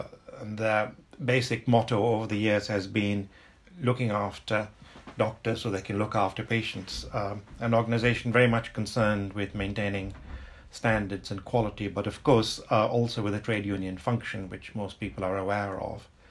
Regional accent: Kenya; moved away as an adult; now in United Kingdom; I was born and brought up in Kenya, and I arrived in England at the age of 18 to study medicine at Newcastle University. And I've lived and worked in the Northeast ever since then.

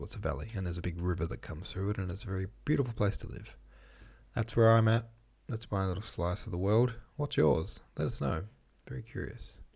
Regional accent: Lilydale, Victoria, Australia; I'll let you know my hometown. My hometown is called Lilydale. Lilydale. Lilydale. In Victoria.

